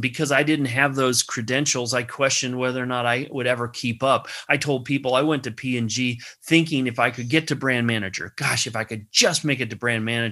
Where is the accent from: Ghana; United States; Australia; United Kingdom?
United States; Cincinnati, Ohio; the fact that I grew up in Cincinnati, Ohio. Cincinnati is the home of Procter & Gamble's world headquarters.